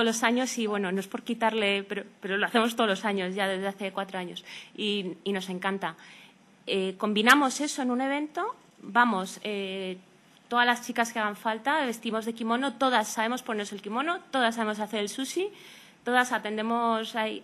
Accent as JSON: {"language": "Spanish", "country": "Spain", "said": "porque yo soy japonesa y española, mi madre es japonesa y mi padre es español, pero he vivido siempre aquí"}